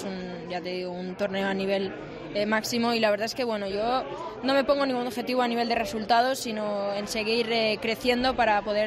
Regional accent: Zaragoza, Aragon, Spain; also born or lived in Sádaba; now in Barcelona, Spain; Yo sí, soy de Sádaba, pero bueno, yo he vivido aquí siempre en Zaragoza

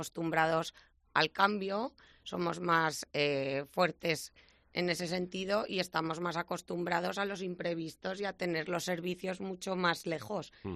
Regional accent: Agón, Aragon, Spain; En Agón, que es mi pueblo. Eso sí que no se mueve.

